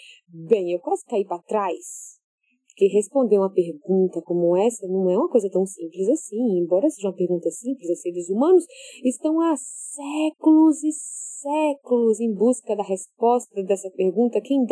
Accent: Natal, Rio Grande do Norte, Brazil; born there; Então eu sou potiguar, porque nasci em Natal.

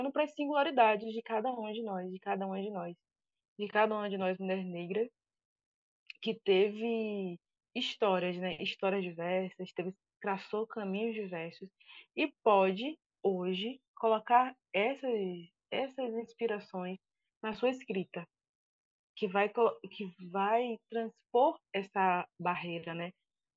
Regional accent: Santo Amaro, Bahia, Brazil; Eu sou de Santo Amaro, uma cidade do Recôncavo da Bahia

